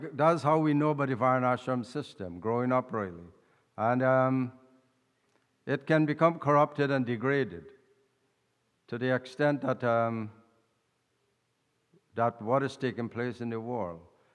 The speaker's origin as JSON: {"language": "English", "country": "Guyana", "said": "We come from Guyana"}